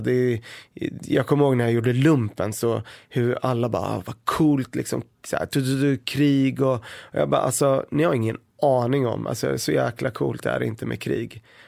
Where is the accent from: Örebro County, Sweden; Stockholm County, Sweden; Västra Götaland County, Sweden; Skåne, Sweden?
Örebro County, Sweden; Örebro; also born or lived in Beirut, Lebanon; Så jag föddes 84 i Libanon, i Beirut. Och sen kom vi hit 1990 till Örebro.